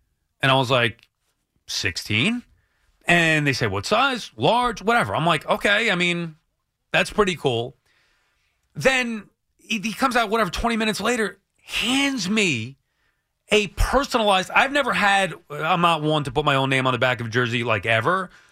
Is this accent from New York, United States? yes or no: yes; New York, United States; Other thing is I'm from Long Island.